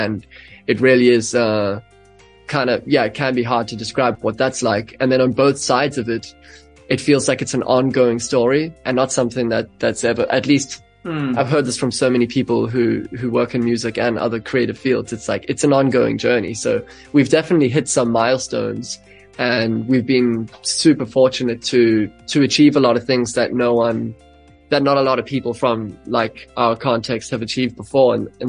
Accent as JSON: {"language": "English", "country": "South Africa", "tie": "born or raised there", "said": "we have growing up in South Africa to thank for that, and the way that our music was received, just how profound that's really been. So we haven't played since what, like mid 2019 in SA, I think. It's going to be a huge homecoming moment."}